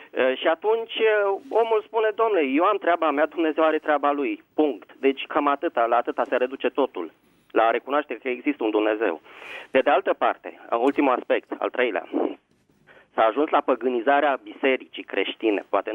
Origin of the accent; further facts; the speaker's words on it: Bucharest, Romania; din București.